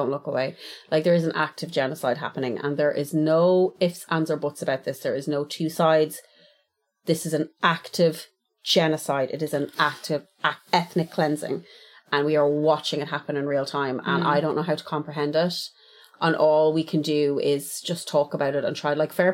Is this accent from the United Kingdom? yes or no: no; Ireland; And especially as Irish people, like, aside from the ridiculously dumb far right, we have a majority of people in this country